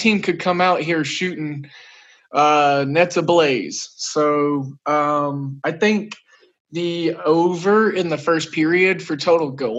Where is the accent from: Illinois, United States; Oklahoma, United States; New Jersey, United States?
Oklahoma, United States; Come on, I'm from Oklahoma, and I can do it.